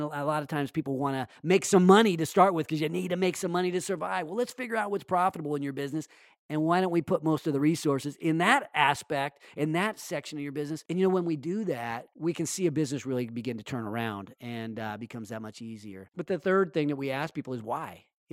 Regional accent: Sacramento, California, United States; You know what? Not in my hometown. Failure is not an option. I think if the business community, the business leaders of Sacramento come together, we can reverse that.

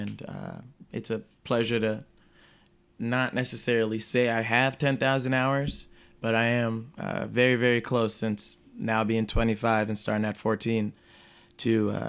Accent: New York, United States; I'm from New York originally, so it was very fabric heavy.

